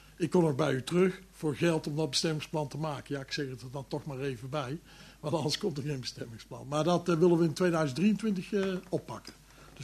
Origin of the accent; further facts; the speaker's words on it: Vught, North Brabant, Netherlands; Ik kom uit Vught, nou weten ze dat, hoe dat werkt.